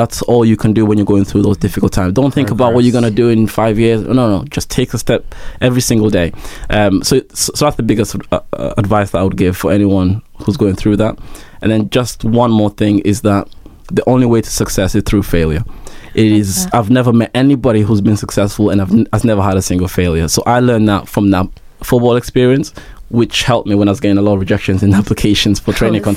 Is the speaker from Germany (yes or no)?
no; Rwanda; moved away; I realized my home country is gone. I'm not going back to Rwanda anytime soon. This is my new home.